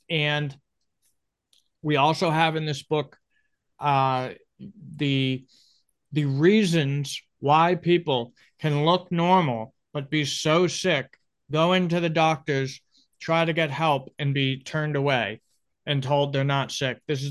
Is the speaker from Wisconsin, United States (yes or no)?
no; Grafton, Massachusetts, United States; I grew up in Grafton, Massachusetts, which is central Massachusetts near Worcester, Massachusetts. And I grew up in the suburbs.